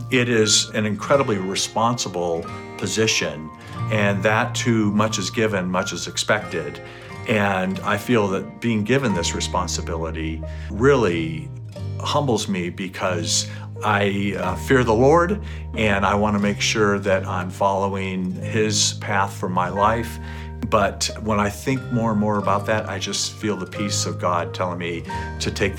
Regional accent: Westlake Village, California, United States; I grew up here in Westlake Village. Didn't really have a strong faith as a child.

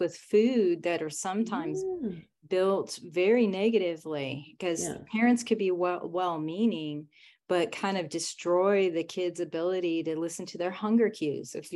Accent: New Mexico, United States; I grew up in New Mexico.

